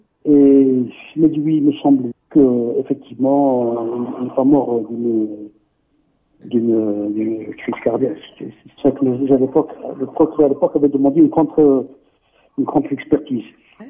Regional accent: Oran Province, Algeria; Moi-même, je suis d'Oranie, donc je vais souvent là-bas.

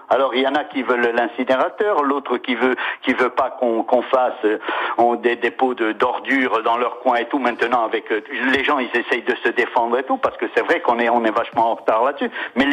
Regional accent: Corsica, France; Regardez chez nous en Corse

